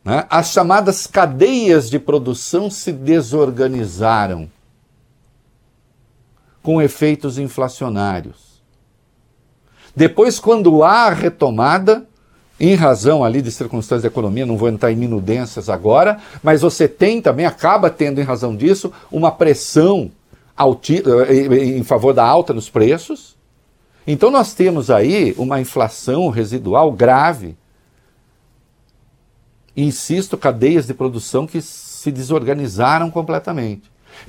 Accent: Brazil; me escandaliza como brasileiro lembrar que se não fosse o Supremo

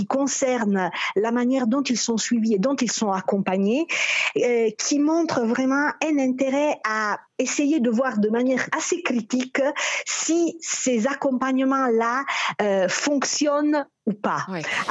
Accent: Italy; French is a second language; Moi, je suis italienne.

